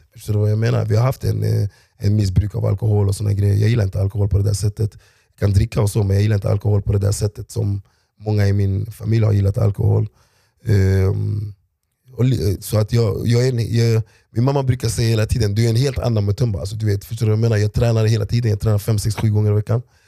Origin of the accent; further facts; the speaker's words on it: Rinkeby, Stockholm County, Sweden; jag är svensk, jag är ugandier för mina föräldrar. Jag är från Rinkeby